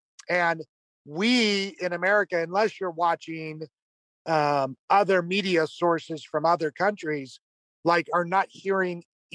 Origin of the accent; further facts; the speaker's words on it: United States; to be honest, as an American, I'm a little bit embarrassed that the French have started to riot and protest before the Americans have.